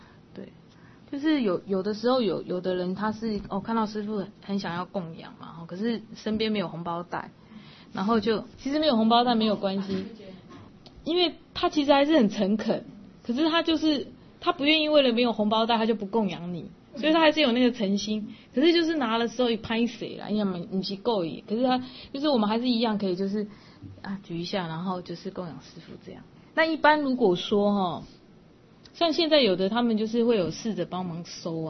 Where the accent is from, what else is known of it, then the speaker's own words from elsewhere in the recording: China; 可是我们中国人礼数很多